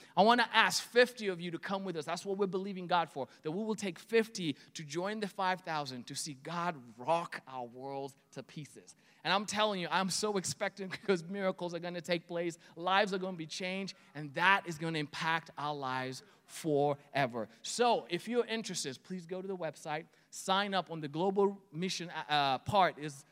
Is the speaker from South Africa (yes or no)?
no; Kenya; Now, I'm from Kenya. We live in the tropics.